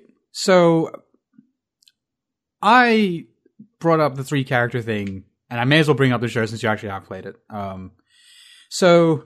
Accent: India; I'm Indian, so I don't really have a problem with colored skin.

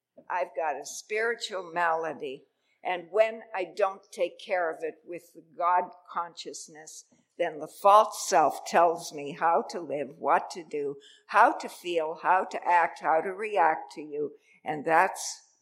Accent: Humboldt, Saskatchewan, Canada; By the way, I'm from Humboldt, Saskatchewan. Everybody knows Humboldt, Saskatchewan these days, don't you?

